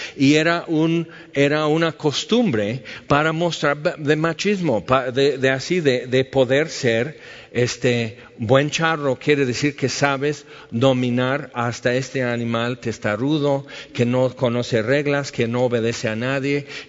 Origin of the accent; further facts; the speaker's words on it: California, United States; Ahora, en mi tierra, en lo que es California, los encinos y las encinas, ahí es diferente el encino que la encina.